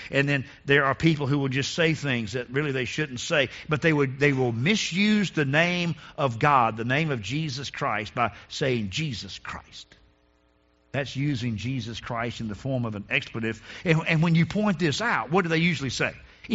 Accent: North Carolina, United States; Now, growing up in North Carolina, this is the number one way we used to think about

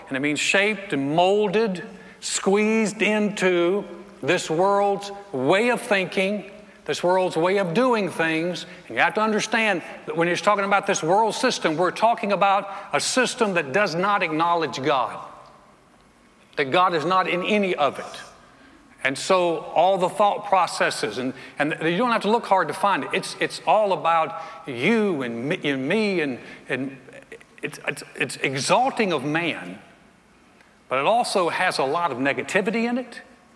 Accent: North Carolina, United States; moved away as an adult; now in Texas, United States; And so I had just come to Texas from North Carolina. I was all into the Western experience. I was a semi-preppy frat kid from North Carolina. I moved to Texas.

